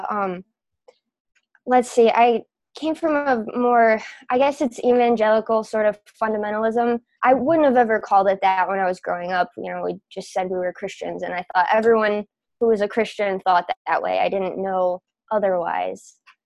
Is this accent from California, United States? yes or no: no; Grand Rapids, Michigan, United States; Well, I'm from Michigan, living in Grand Rapids.